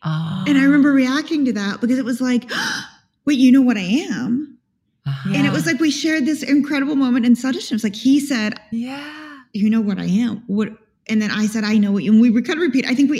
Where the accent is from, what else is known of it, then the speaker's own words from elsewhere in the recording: the South, United States; my family loved, I'm from the South.